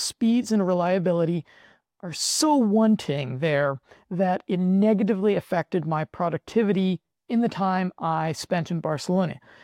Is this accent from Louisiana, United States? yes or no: no; Denver, Colorado, United States; As sexy as the American Latinas of my native Denver, Colorado, the Slavic Barbie dolls of Eastern Europe